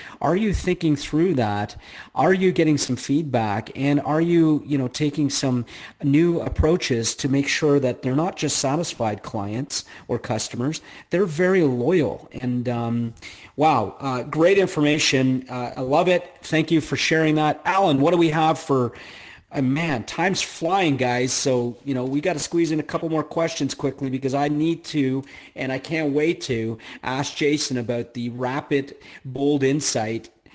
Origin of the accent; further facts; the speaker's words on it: Canada; You know, I'm Canadian, so I say process.